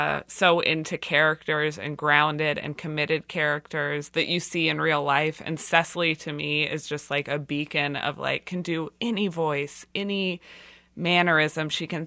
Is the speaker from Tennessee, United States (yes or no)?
no; Kansas City, Missouri, United States; growing up in Kansas City with a mom who always had, you know, two or three jobs